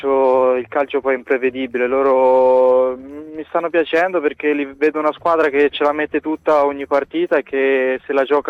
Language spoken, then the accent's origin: Italian; Florence, Tuscany, Italy; Sì, sicuramente è una partita bella e sentita, perché entrambi siamo fiorentini